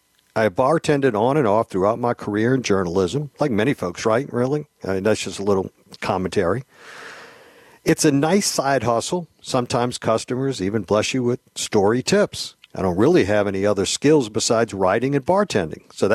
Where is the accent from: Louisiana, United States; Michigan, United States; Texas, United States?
Louisiana, United States; New Orleans; He goes, where are you guys from? I said, New Orleans.